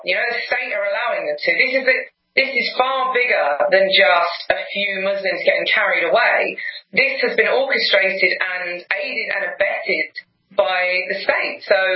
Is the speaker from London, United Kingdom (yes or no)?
yes; London, United Kingdom; London's my hometown, right?